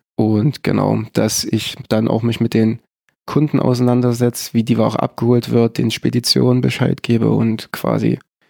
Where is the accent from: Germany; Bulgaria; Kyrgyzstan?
Germany; Gera, Thuringia; born there; Ich bin in Gera geboren, ja.